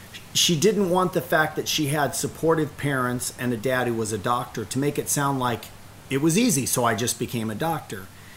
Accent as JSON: {"language": "English", "country": "United States", "tie": "born there", "said": "I was born in America as a white male, a knapsack of advantage, a loving family who supported me every bit of the way."}